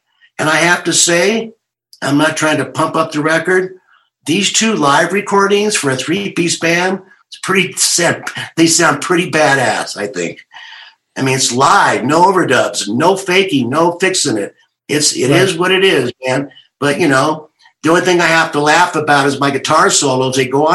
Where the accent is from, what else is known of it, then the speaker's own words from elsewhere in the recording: California, United States; You know, of course, I'd never been out of America. I'm from California.